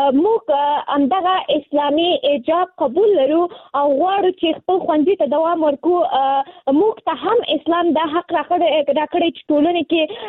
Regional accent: Nangarhar, Afghanistan; now in Kabul, Afghanistan; ما د ننګرهار د ولایت نه فعلاً په کابل کې ژوند کوم

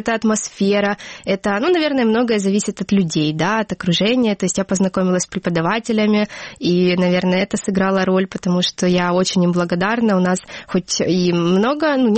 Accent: Luhansk Oblast, Ukraine; Опять же, я из Луганской области, это сейчас оккупированная территория

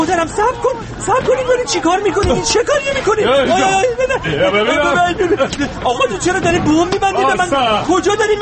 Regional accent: Iran; من ایرانی هم، ایرانی

